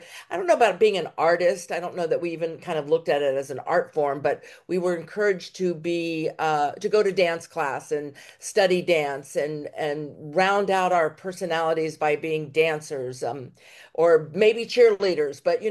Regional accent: Columbia, South Carolina, United States; also born or lived in Cincinnati; I actually, my most formative years were in Columbia, South Carolina, in the 50s and early 60s, if you can imagine such a horrible place as it was. And then my family moved to Cincinnati

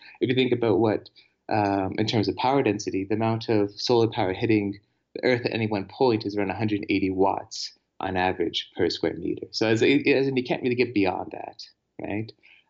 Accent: Canada; I'm Canadian. That's, you see that in Canada all the time.

